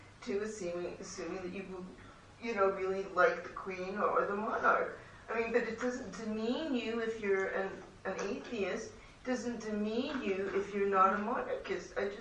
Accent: Canada; I'm Canadian.

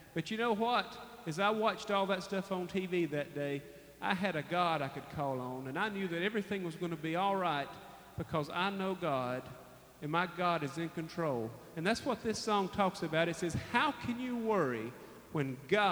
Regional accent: Sylva, North Carolina, United States; We're from Silva, North Carolina. That's over close to the Cherokee Indian Reservation.

